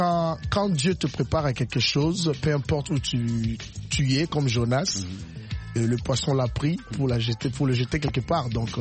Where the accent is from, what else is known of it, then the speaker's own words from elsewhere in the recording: DR Congo; comme je suis congolais